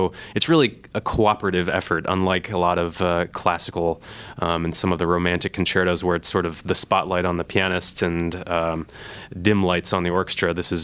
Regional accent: Iowa City, Iowa, United States; moved away as an adult; now in New York, United States; I am indeed an Iowan. I was born in Iowa City and grew up in Iowa City, went to City High School, and went to Northwestern for my undergraduate, so remained in the Midwest before heading out east and moving to New York

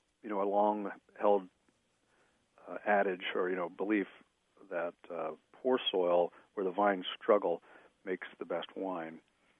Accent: Ohio, United States; now in San Francisco, United States; I first moved out to the San Francisco area shortly after college, and I grew up in Ohio, which is not exactly Iowa, but it's not that different.

